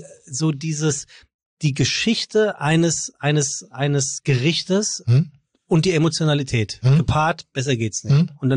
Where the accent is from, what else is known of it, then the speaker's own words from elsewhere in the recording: Frankfurt, Germany; now in Hamburg, Germany; Ja, aus Frankfurt komme ich ja.